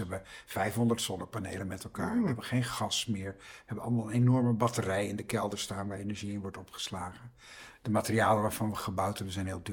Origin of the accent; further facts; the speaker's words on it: IJmuiden, North Holland, Netherlands; also born or lived in Santpoort; Geboren in Zandpoort, daar ben ik opgegroeid. En toen zijn we verhuisd naar IJmuiden. En daar heb ik tot en met mijn middelbare schooltijd gewoond. Dat is echt aan zee, dus ik ben echt aan zee opgegroeid.